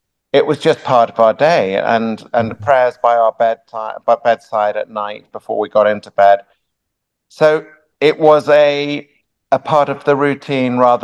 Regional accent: England, United Kingdom; I didn't specify it because I'm English and we don't talk about things.

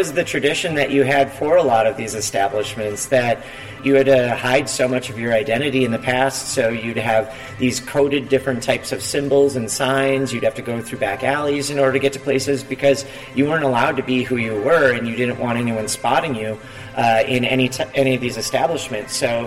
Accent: Minnesota, United States; also born or lived in Madison; now in Chicago, United States; I'm Midwest forever. I grew up outside of Minneapolis, Minnesota, went to college at the University of Wisconsin-Madison.

